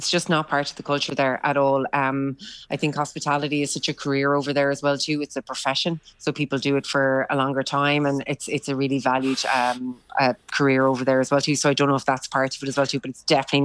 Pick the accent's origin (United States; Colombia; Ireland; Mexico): Ireland; probably because as Irish people, we've been traveling so much and we've been away.